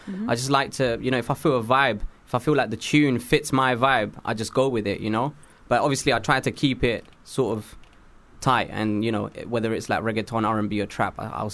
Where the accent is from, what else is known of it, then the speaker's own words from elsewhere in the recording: United Kingdom; I'm a Brit as well